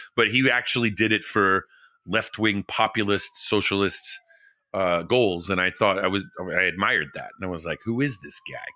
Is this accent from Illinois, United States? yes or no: no; Vermont, United States; I'm from Vermont. I sometimes riff